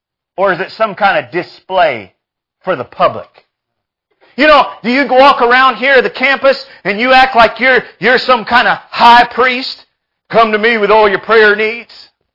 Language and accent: English; Texas, United States; I was born and raised in West Texas. When I came here, I was claustrophobic. I grew up on a ranch.